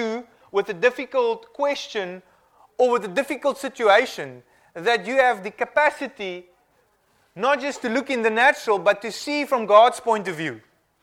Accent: South Africa; now in England, United Kingdom; she knew that I was coming from England, and I'm going back to England and I'm living there, she knew I was South African

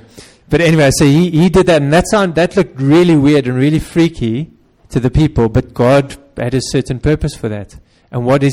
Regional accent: South Africa; my hometown in South Africa.

